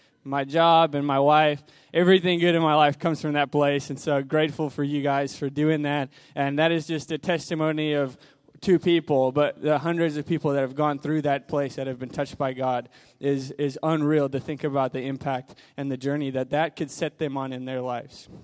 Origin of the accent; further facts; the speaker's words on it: Zimbabwe; But I was born in Zimbabwe.